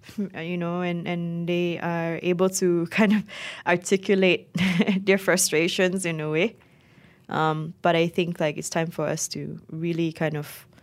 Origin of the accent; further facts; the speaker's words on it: Borneo, Malaysia; I tell people I'm from Malaysian Borneo